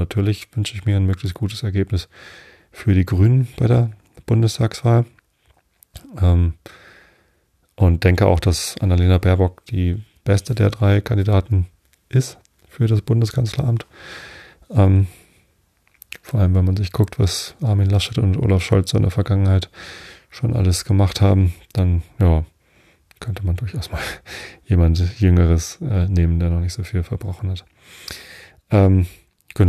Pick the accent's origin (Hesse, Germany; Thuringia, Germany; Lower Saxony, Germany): Lower Saxony, Germany; Wistedt; Also ich bin ja in Wisted aufgewachsen. Das gehört auch hier zur Samtgemeinde Tosted.